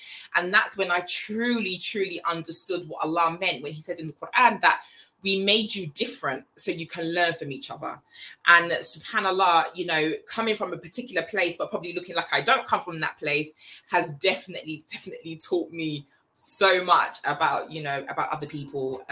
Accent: London, United Kingdom; accent: English; So if you haven't already told by the accent, I am English. I'm from London in the UK.

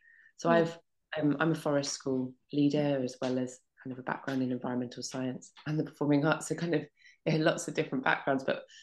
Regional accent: London, United Kingdom; I grew up in London. So, you know, I wasn't surrounded by nature or anything, but, you know, there are little scraps.

